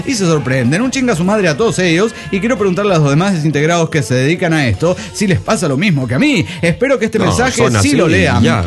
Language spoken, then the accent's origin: Spanish; Cochabamba, Bolivia; de Cochabamba, Bolivia.